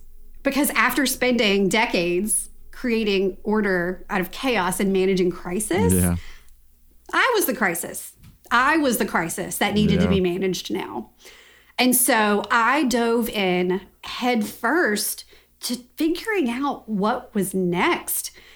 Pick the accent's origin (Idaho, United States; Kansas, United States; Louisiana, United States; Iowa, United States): Louisiana, United States; But I'm from Louisiana. I grew up in North Louisiana. I live outside of New Orleans now.